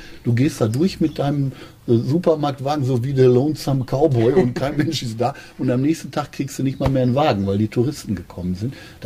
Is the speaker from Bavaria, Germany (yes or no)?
no; Gelsenkirchen, North Rhine-Westphalia, Germany; Ja, ich komme aus Gelsenkirchen, so wie die Kommissarin auch. Die kann kein Platt, wie ich auch.